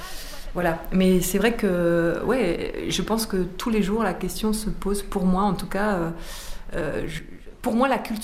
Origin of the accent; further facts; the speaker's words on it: Belgium; moved away as an adult; now in France; moi, je viens de Belgique. Donc, je suis arrivée en France 4 jours avant le premier confinement, en mars 2020.